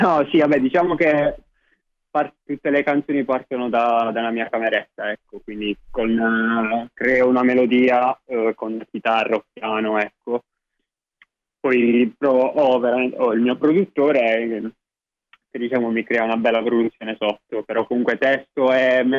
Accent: Modugno, Apulia, Italy; now in Rome, Italy; Sì, sono di Ave Modugno, un paesino vicinissimo a Bari.

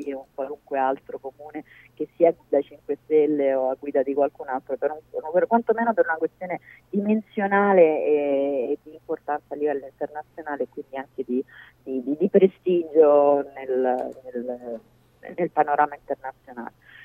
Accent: Rome, Lazio, Italy; però da romana col

